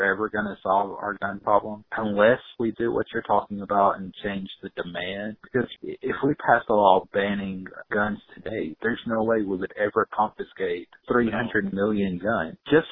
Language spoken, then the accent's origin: English; Alabama, United States; I mean, obviously, growing up in the South, growing up in Alabama, I've been around guns